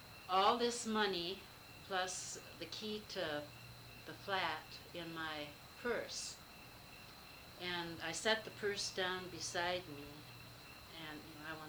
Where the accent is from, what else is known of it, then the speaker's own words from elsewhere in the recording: Seattle, Washington, United States; No, I came from a different background than Gordon. I grew up in Seattle, and there was never any thought in my mind about going overseas.